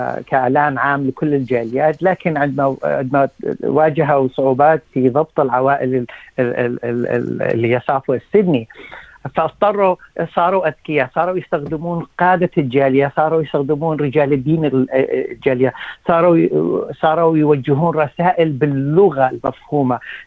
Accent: Iraq; now in Fairfield, Australia; انا من العراق، وفيرفولد يمكن اكثر الناس الموجودين فيها اشوريين من العراق، وعندنا اشوريين ايضا اجوا من سوريا

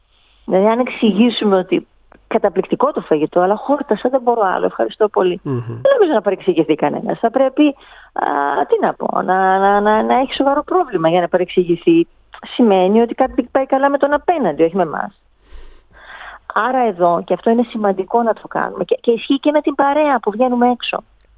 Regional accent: Greece; Ως Έλληνες την κουβαλάμε αυτή την νοοτροπία.

